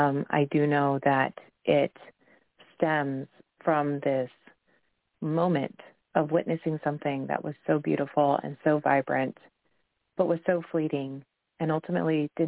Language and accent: English; Washington, United States; I grew up in Washington. I live in Washington